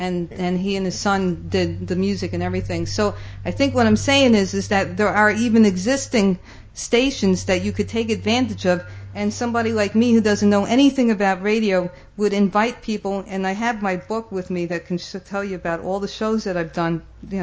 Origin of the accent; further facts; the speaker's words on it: Hudson, New York, United States; All right. Hi … actually I'm coming from Hudson, New York.